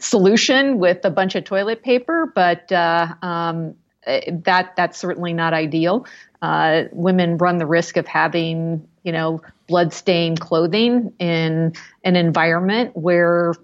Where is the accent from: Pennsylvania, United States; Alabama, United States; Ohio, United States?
Ohio, United States; Columbus; in my hometown of Columbus, Ohio, been able to advocate for the airport.